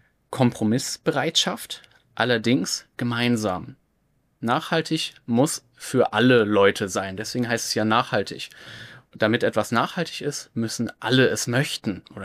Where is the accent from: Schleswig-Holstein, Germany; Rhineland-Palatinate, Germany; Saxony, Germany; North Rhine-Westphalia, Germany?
Rhineland-Palatinate, Germany; Mainz; genau das würde ich persönlich gerne mit Mainz machen, wo ich herkomme.